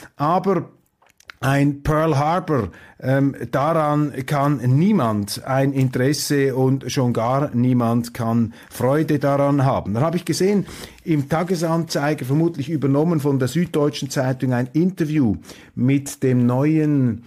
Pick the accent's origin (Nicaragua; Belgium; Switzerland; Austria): Switzerland; Als Schweizer kann ich Ihnen sagen, wir wissen, was Demokratie ist